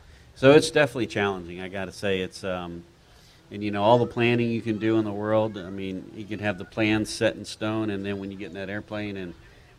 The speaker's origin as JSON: {"language": "English", "town": "Sebastian", "region": "Florida", "country": "United States", "said": "I'm from Florida, Sebastian, Florida."}